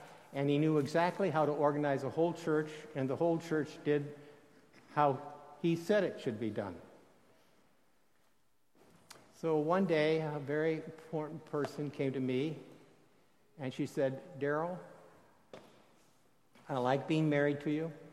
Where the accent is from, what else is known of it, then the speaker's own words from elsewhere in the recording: South Dakota, United States; I'm from South Dakota, fourth generation dirt farmer.